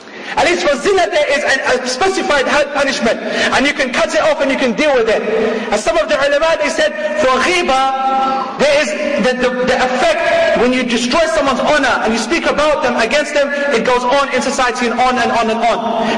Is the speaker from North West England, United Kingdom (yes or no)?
yes; Manchester, North West England, United Kingdom; I come from Manchester, I'm in Manchester now.